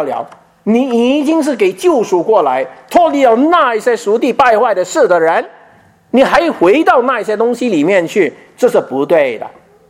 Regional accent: Guangdong, China; 我们广东人叫牛头裤都得啦

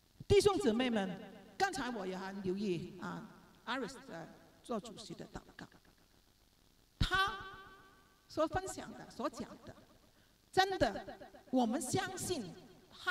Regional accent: China; 我们中国人说听老婆的话是会发财的，是吗？

